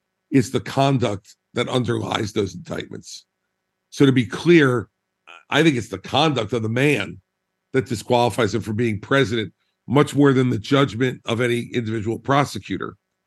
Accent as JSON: {"language": "English", "region": "New Jersey", "country": "United States"}